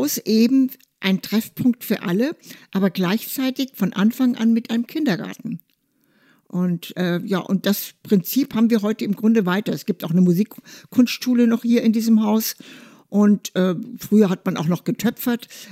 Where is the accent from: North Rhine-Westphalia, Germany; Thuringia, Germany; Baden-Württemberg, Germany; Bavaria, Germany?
Bavaria, Germany; Munich; now in Hamburg, Germany; Bin ja selber Münchnerin und wohne auch hier nicht hier in der Ecke. Ich wohne im schönen Harvestehude in der Bramsallee, den Grindelhochhäusern gegenüber.